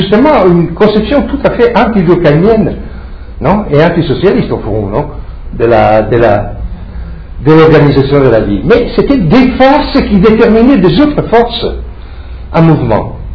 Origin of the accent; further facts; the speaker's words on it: Padua, Veneto, Italy; French is a second language; Quand j'étais petit, j'habitais à Padoue